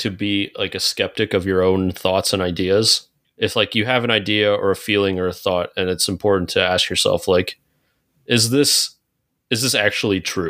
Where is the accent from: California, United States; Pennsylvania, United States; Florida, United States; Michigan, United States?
Michigan, United States; I'm from Michigan originally, and I'm a big Lions fan.